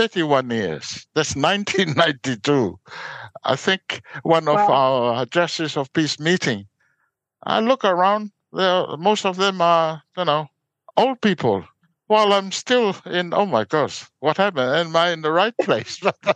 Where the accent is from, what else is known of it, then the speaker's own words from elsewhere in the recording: Tonga; moved away; As I came out from Tonga, I didn't know there's a justice of peace